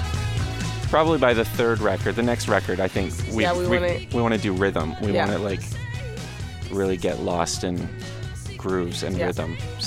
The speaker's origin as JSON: {"language": "English", "town": "Victoria", "region": "British Columbia", "country": "Canada", "tie": "born or raised there", "said": "I'm a little older than the rest of the band, so they really, really make fun of me for it. And I grew up in Victoria, B.C., west coast of Canada, on Vancouver Island."}